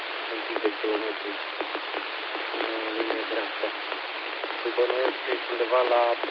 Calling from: Ploiești, Prahova, Romania; ținând cont de faptul că sunt suportabila din Ploiești, eu zic că e ok.

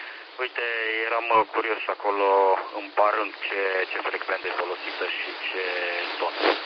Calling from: Timișoara, Timiș County, Romania; QTH Timișoara

